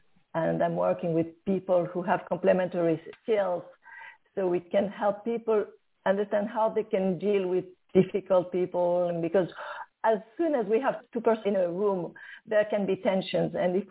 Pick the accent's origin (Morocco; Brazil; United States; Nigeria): Morocco; I grew up in Morocco.